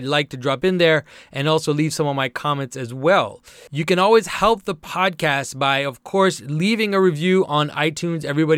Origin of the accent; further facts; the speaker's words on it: Canada; I'm not American, I'm Canadian